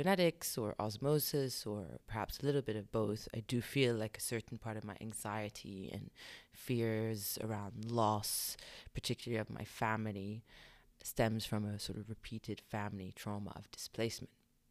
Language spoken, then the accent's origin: English; London, United Kingdom; born there; so from my mother's side, Syrian, and from my father's side, Libyan-Palestinian. And I was born in London, England.